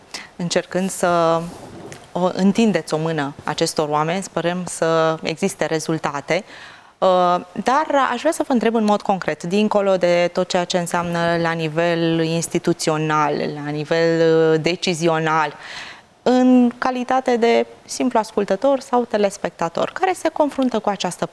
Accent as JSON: {"language": "Romanian", "country": "Romania", "said": "Eu sunt român, dar încerc să schimb atitudinea mea"}